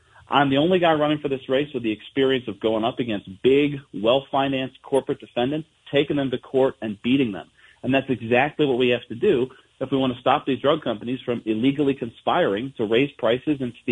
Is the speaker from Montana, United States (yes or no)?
yes; Great Falls, Montana, United States; I'm a fifth-generation Montanan, proudly raising the 6th. I grew up in Great Falls, proud product of those public schools.